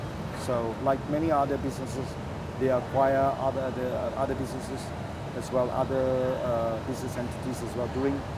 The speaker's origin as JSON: {"language": "English", "region": "Penang", "country": "Malaysia", "said": "partly because I come from Penang, we are very good, we're very tight with our money."}